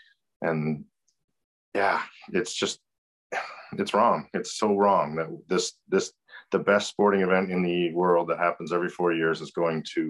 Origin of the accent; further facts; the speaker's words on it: Canada; As a Canadian, too, we fund those teams.